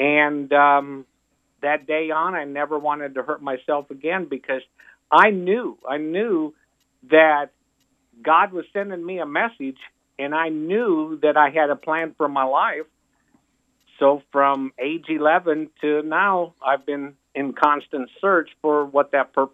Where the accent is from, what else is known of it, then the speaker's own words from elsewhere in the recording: Cedar Rapids, Iowa, United States; I grew up in the Midwest, Iowa, a little town. Well, not really a little town. It's called Cedar Rapids. And nice place to live. I just, as a child, but I just don't live there now. I like the South.